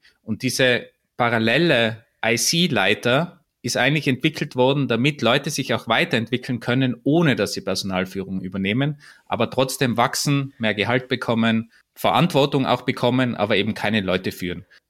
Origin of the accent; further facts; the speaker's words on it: Tyrol, Austria; Das ist für mich als Tiroler schwierig mit den Bs und Ps. Das ist bei uns alles dasselbe.